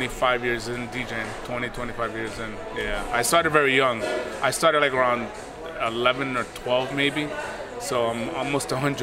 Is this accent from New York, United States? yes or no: yes; New York City, New York, United States; moved away as an adult; now in Miami, United States; Well, I'm originally from New York. I moved to Miami in 2002. I left New York right after 9/11